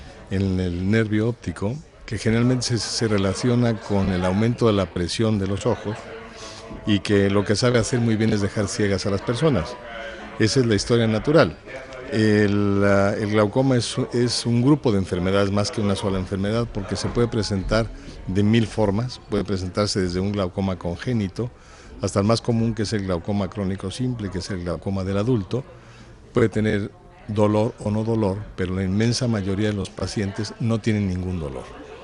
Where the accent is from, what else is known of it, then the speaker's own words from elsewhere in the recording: Mexico; born there; Yo, mis padres... eran españoles, yo nací en México por azares de la vida